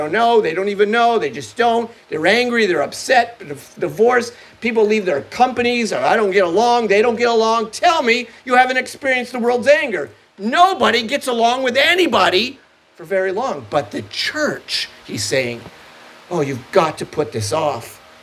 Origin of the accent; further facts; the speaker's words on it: Muskoka, Ontario, Canada; You can tell I'm from Muskoka.